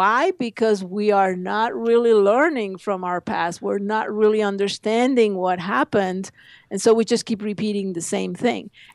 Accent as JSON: {"language": "English", "country": "Mexico", "tie": "born or raised there", "said": "And I grew up in Mexico, so there was not a lot of Indian anything"}